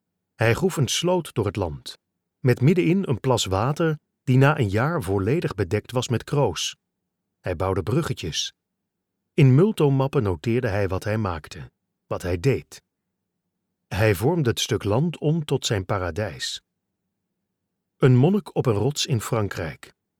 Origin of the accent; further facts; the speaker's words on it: North Brabant, Netherlands; Toen ik 6 jaar oud was, kochten mijn ouders een stuk grond in de polder. Ze waren er bij toeval langs gefietst. Een hectare grond tussen de Merwede, de Afgedamde en de Bergse Maas.